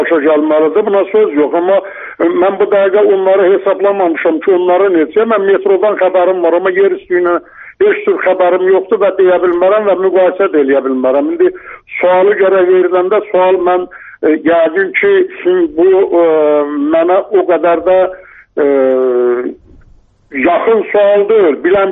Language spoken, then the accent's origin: Azerbaijani; Nakhchivan, Azerbaijan; düzdür, mən biraz yerli pərəstəyəm, Naxçıvanlıyam, Naxçıvanlıları çox istəyirəm